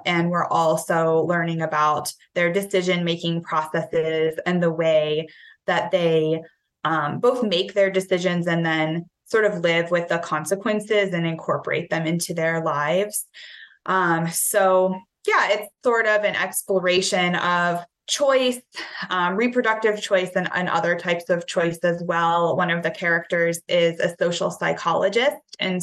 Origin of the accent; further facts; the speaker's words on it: Pennsylvania, United States; now in Alabama, United States; Well, I'm originally from Northwestern Pennsylvania, but I currently live in Alabama. I've lived here for about 7 years.